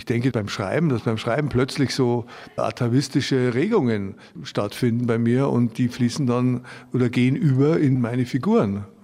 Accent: Bavaria, Germany; Ja klar, also ich bin ja in Bayern aufgewachsen

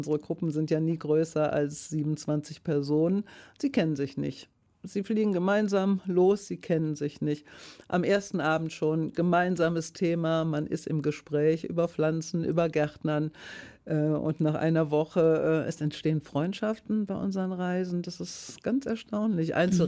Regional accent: Eifel, Germany; born there; ich bin gebürtige Eiflerin

